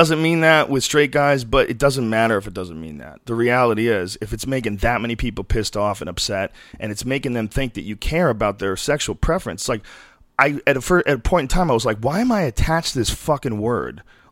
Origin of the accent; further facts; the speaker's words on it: San Francisco, California, United States; And I grew up in San Francisco when I was a little kid from age 7 to 11.